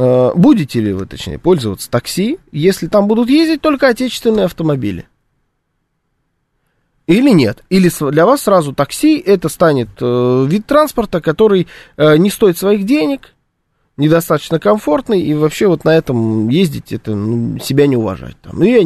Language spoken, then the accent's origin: Russian; Moscow, Russia; У нас здесь нет Вест в Москве. Мы же зажравшиеся москвичи.